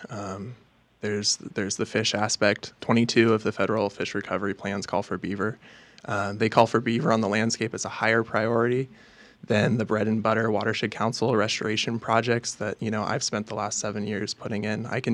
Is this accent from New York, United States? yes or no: no; Oregon, United States; I grew up on Thompson Creek. We bought it from a family that had been there since the 30s